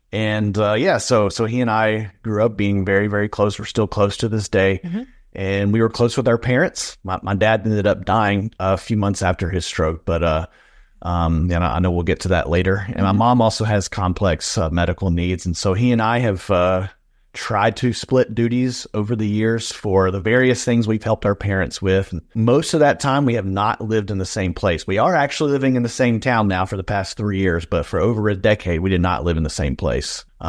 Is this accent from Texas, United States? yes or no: no; Pelham, Alabama, United States; Yeah, so I was born in, I grew up in Pelham, Alabama. It's just south of Birmingham.